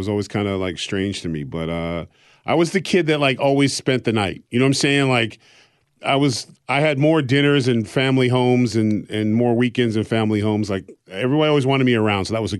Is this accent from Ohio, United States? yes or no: no; Exeter, New Hampshire, United States; born there; So I was born actually in Exeter, New Hampshire, because that was the only hospital where he wouldn't be cuffed off